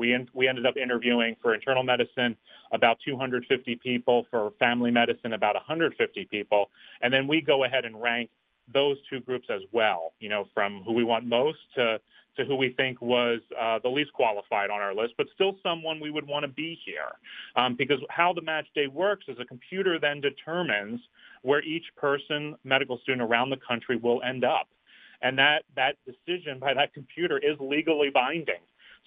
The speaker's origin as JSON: {"language": "English", "town": "Wilmington", "region": "Delaware", "country": "United States", "tie": "born or raised there", "said": "I am a native Delawarean. I grew up in Wilmington."}